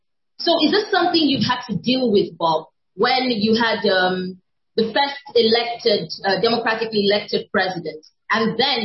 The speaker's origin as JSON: {"language": "English", "country": "Nigeria", "said": "I'm Nigerian"}